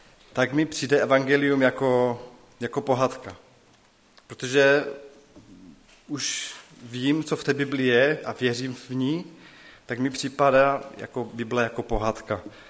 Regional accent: Karviná, Moravian-Silesian Region, Czechia; Já jsem z Karviné, máme sbor Církve bratrské

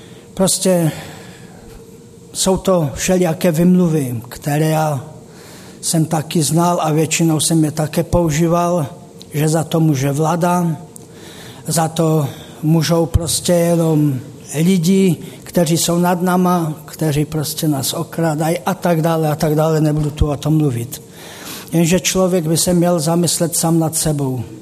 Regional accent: Třinec, Moravian-Silesian Region, Czechia; now in Hradek, Czechia; pocházím z Třince a teď momentálně bydlím v Hradku, kde jsou už asi tak půl roku.

